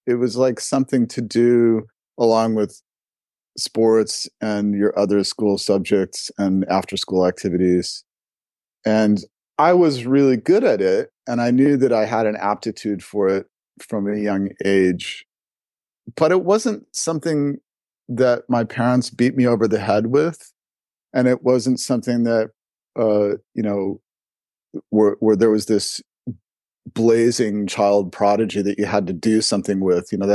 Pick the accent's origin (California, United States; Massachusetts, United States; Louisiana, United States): California, United States; San Diego; I was a Suzuki kid, and I grew up in San Diego, California, and it happened to be right at the time that one of the biggest Suzuki programs in the country was just getting started.